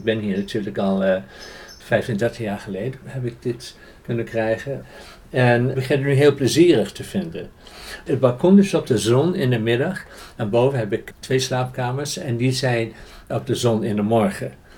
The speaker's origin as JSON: {"language": "Dutch", "region": "Groningen", "country": "Netherlands", "moved": "as an adult", "said": "Ik kom uit de stad Groningen en ik wou ook nooit weg uit Groningen."}